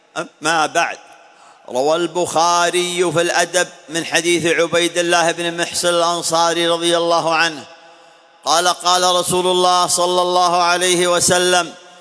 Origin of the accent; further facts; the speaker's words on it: Saudi Arabia; إنهم يسعون أن يكون في بلادنا المملكة العربية السعودية شيء من الفوضى